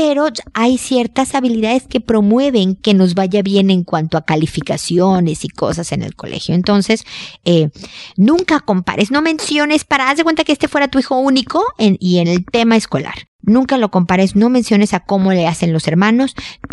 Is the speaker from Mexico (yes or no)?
yes; Mexico; como buenos mexicanos a veces son zanahorias y pepinos con limón y chile en polvo